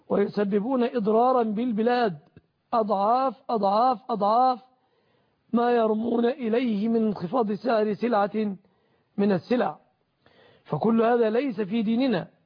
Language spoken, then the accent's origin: Arabic; Egypt